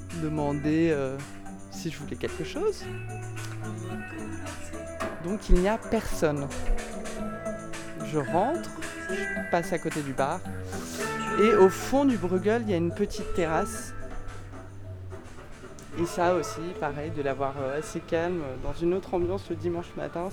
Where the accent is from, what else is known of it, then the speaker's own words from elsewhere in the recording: Paris, Île-de-France, France; now in Toulouse, France; je suis parisienne de naissance et j'ai grandi à Paris et ça fait 8 ans que je suis à Toulouse